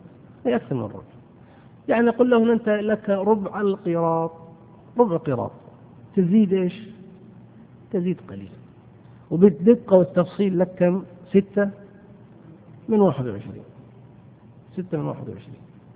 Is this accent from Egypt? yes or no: no; Saudi Arabia; احنا عندنا في السعودية هلل، غيرنا عنده عملة ثانية